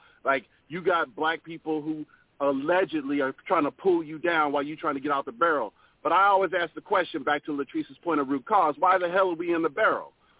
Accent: Pacific Northwest, United States; accent: proper; Now, I'm from the Pacific Northwest. I speak with a very proper accent.

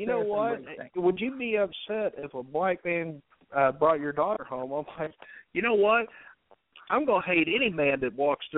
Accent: Texas, United States; but, man, I grew up in Deep East Texas.

